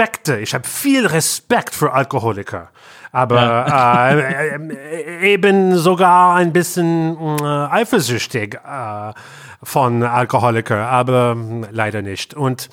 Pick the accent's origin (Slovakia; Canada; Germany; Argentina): Canada; German is a second language; wir kommen aus Kanada